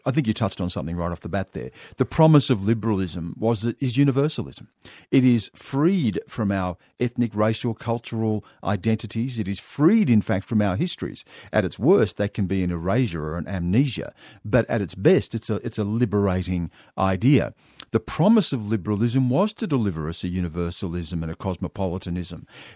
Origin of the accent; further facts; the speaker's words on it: Australia; I am black, I am white, I am Australian, I've lived abroad